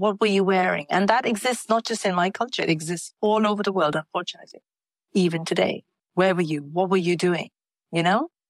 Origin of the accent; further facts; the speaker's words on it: India; I grew up in India in the 80s. There was like zero exposure. We had like one TV channel, which played for 4 hours every evening.